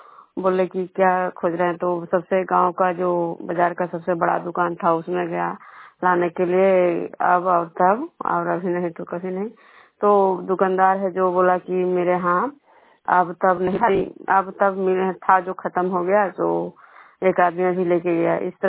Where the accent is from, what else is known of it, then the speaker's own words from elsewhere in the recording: Bishnupur, Bihar, India; मैं बिष्णुपुर ग्राम खजरा पंचायत नालंदा जिला नवनसा प्रखंड की निवासी हूँ।